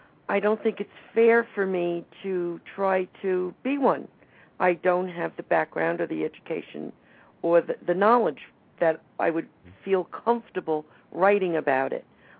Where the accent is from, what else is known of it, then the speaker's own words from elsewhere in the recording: New York, United States; Yes, and as a New Yorker, I think we all need to be prepared